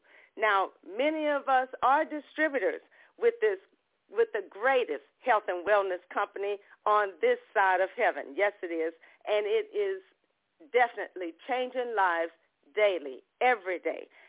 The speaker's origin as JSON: {"language": "English", "town": "Ocean Springs", "region": "Mississippi", "country": "United States", "said": "from the Mississippi Gulf Coast here in Ocean Springs"}